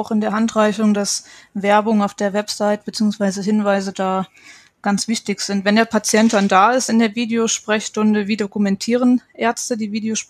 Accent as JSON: {"language": "German", "region": "Saarland", "country": "Germany", "said": "auch gerne ins Saarland, das ist ja sehr ländlich geprägt. Ich komme auch aus der Gegend"}